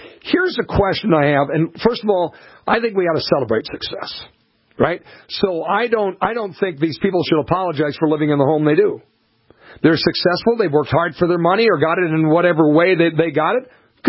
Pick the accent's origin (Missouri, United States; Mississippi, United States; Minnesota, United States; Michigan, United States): Minnesota, United States; Montevideo; I remember when I was growing up in Montevideo, my folks looked at a house across from the high school.